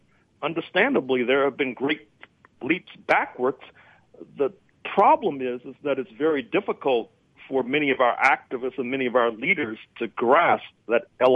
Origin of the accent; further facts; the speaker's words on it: St. Louis, Missouri, United States; As a person who was born and raised in St. Louis, Missouri, not that far from Ferguson, Ferguson being a suburb of St. Louis, I've kept a close eye on trends there.